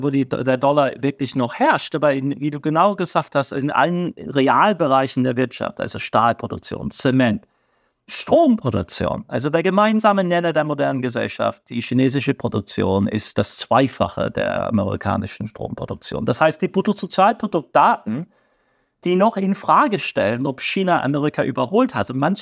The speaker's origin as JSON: {"language": "German", "region": "West Germany", "country": "Germany", "tie": "born or raised there", "said": "Ich bin damit in Westdeutschland aufgewachsen."}